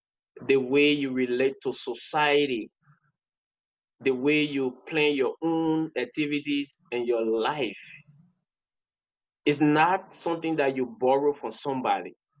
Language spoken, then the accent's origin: English; Bong County, Liberia; Oh, the county I'm from Bong County.